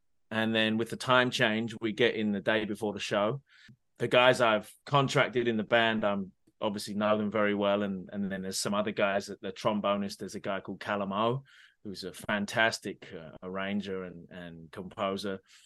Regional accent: Orpington, London, United Kingdom; moved away as an adult; now in Canada; Yeah. I was born in Orpington at Farnborough Hospital and was raised there until I was 18.

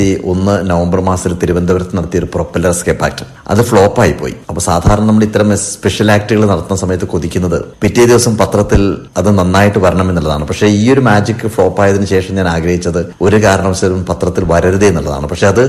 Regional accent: Kerala, India; മലപ്പുറം ജില്ലക്കാരനാണ്, എന്റെ നാട്ടുകാരനാണ് A Vijayaraghavan MP.

